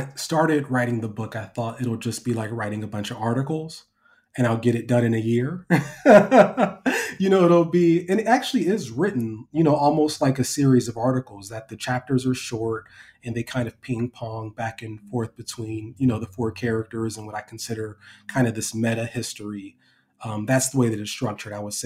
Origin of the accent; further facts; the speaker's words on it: Columbus, Ohio, United States; is, you know … growing up in Columbus, Ohio